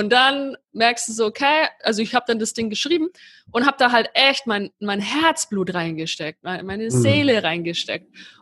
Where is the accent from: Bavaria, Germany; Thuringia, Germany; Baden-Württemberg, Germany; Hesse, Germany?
Bavaria, Germany; ich komme halt aus Bayern